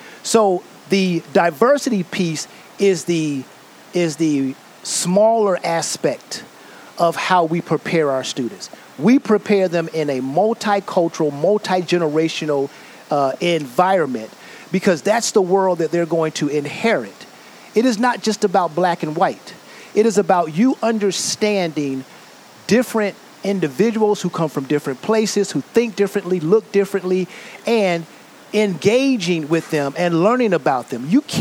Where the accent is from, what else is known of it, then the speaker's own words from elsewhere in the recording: Washington, District of Columbia, United States; No, I wish, but close, because I was born and raised in Washington, D.C., the southeast side of Washington, D.C.